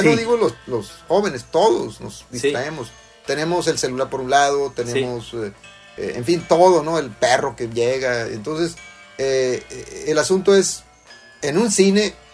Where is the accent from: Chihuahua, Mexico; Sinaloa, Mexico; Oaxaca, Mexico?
Sinaloa, Mexico; Culiacán; No, soy de Culiacán.